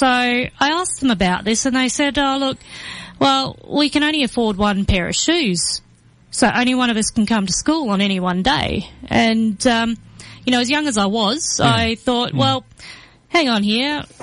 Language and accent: English; Geraldton, Western Australia, Australia; So I grew up in Geraldton, and that's a town about 4.5 hours north of Perth on the WA coast.